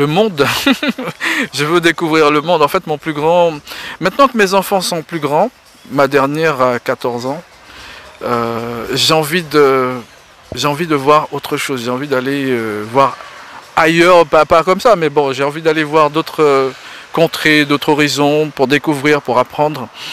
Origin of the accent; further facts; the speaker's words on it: French Guiana; Je dis souvent que je viens avant tout de la Guyane. Je suis pro-guyanais. Tout le monde le sait que je suis pro-guyanais. Je n'oublie pas que je suis amérindien aussi. Je n'oublie pas que j'ai les trois cultures, ça veut dire créole, amérindien